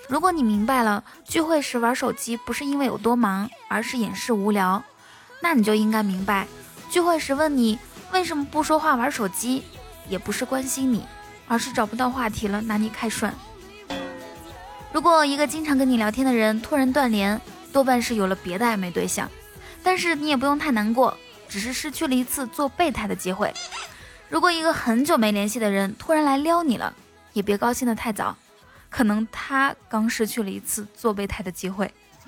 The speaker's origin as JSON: {"language": "Chinese", "region": "Inner Mongolia", "country": "China", "said": "你是哪里人？我会回答说内蒙古"}